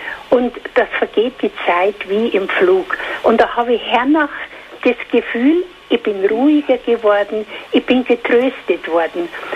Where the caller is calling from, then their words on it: Munich, Bavaria, Germany; Ich komme aus München.